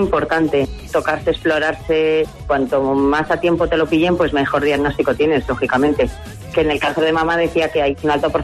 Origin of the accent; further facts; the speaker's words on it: Madrid, Community of Madrid, Spain; now in Guadalajara, Spain; Bueno, yo soy de Madrid